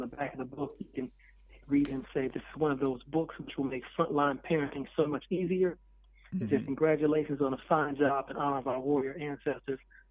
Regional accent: Rochester, New York, United States; I was one of those children myself growing up in Rochester, New York.

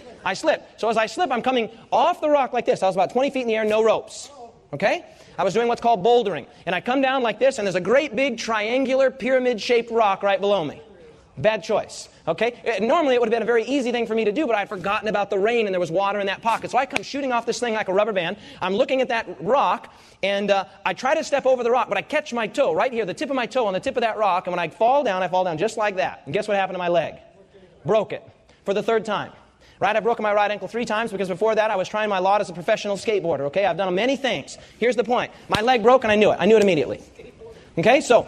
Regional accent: Rapid City, South Dakota, United States; I was from Rapid City, South Dakota.

